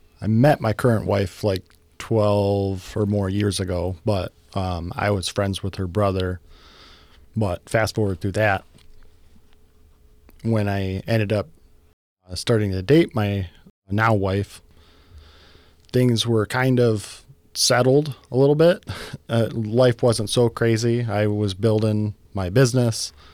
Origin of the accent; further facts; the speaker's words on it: Reed City, Michigan, United States; Well, I grew up in the Reed City, Hersey area. Pretty much been there all my life.